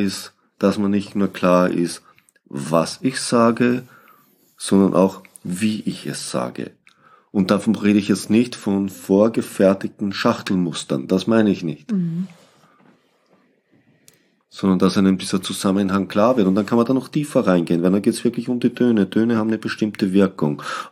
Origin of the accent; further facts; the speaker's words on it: Austria; Ich bin Österreicher